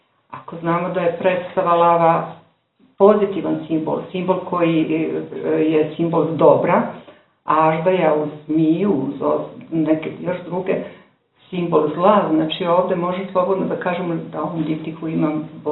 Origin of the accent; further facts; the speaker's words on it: Užice, Zlatibor District, Serbia; dolazim iz Užica